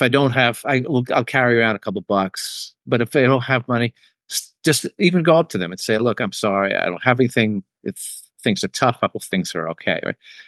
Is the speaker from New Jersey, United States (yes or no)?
no; New York City, New York, United States; I grew up without pets. I grew up in New York City. I grew up without pets.